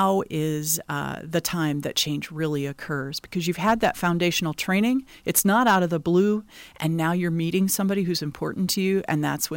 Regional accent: Ames, Iowa, United States; now in Racine, United States; Well, growing up in Iowa, I feel like I had that kind of Midwest sensibility and then went to the West Coast.

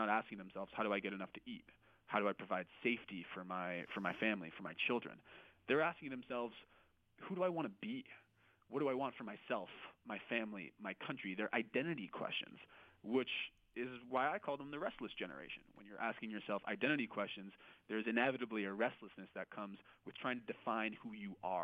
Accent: United States; I'm an American millennial. There's 80 million of us.

